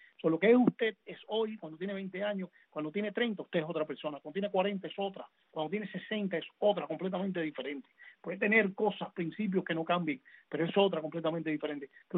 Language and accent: Spanish; Cuba; nosotros como cubanos no podemos seguir viviendo con esta cosa loca.